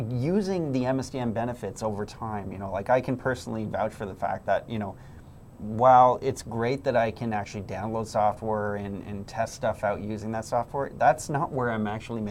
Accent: Canada; We're Canadian.

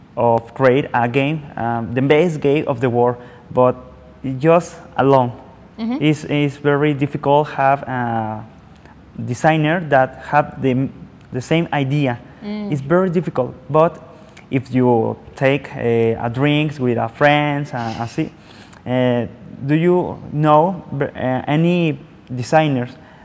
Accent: Mexico; English is a second language; I'm from Mexico. I have 25 years

